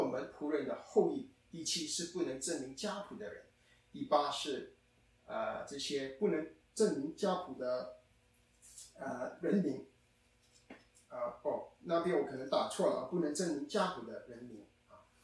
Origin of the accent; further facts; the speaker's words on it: China; 我们中国人我们不一定能够连上去